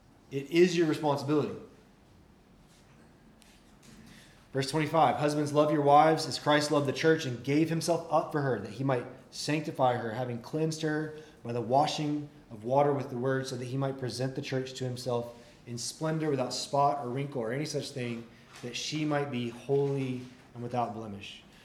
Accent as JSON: {"language": "English", "region": "Deep South", "country": "United States", "tie": "born or raised there", "said": "I grew up in the Deep South."}